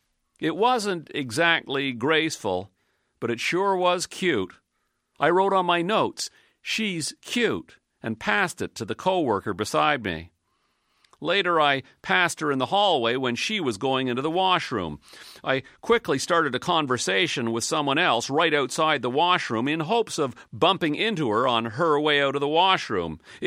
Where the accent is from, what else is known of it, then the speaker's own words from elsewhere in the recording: Philadelphia, Pennsylvania, United States; since I'm from the States, and from Philadelphia in particular, this has proven to be a larger cultural shift than I expected.